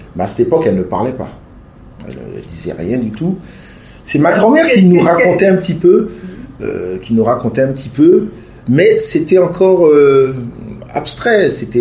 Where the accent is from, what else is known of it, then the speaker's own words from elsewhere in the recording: France; Donc, j'ai été élevé en France.